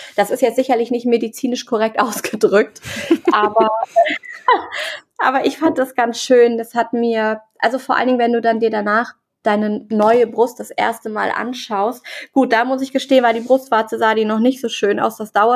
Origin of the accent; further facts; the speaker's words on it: Hamburg, Germany; ich komme aus Hamburg